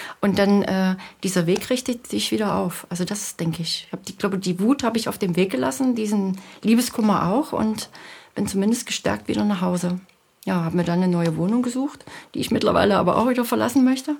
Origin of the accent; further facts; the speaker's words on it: Leipzig, Saxony, Germany; Ich komme ja aus der Region Leipzig, wo keine Berge sind.